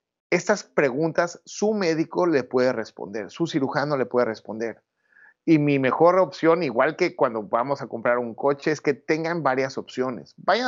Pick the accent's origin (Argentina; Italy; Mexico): Mexico; digo, soy mexicano, me gusta muchísimo ponerle salsas a todo